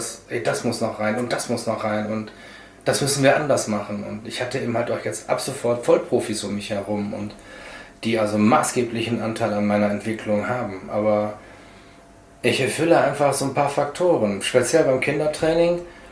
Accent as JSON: {"language": "German", "region": "North Rhine-Westphalia", "country": "Germany", "tie": "born there", "lives_now": "Gießen, Germany", "said": "Geboren in Nordrhein-Westfalen, seit 2006 auf freiwilliger Basis Gießener und arbeite bundesweit."}